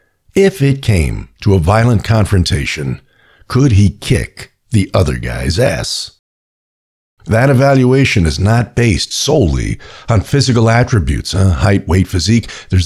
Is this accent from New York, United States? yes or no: yes; New York City, New York, United States; Growing up in New York City, becoming adept at sizing up other people was essential to survival.